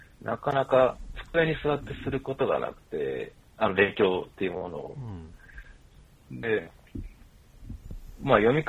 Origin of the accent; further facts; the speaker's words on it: Okayama, Japan; moved away as an adult; そう、僕あの出身が岡山なんですよ。